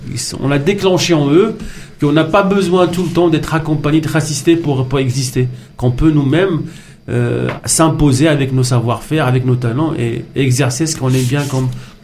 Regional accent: Morocco; now in France; parce que moi je viens du Maroc, hein, je ne suis pas né ici

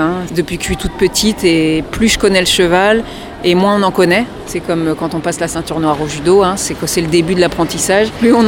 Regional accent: Brittany, France; en 2019 dans la région de Rennes et je suis originaire de Bretagne.

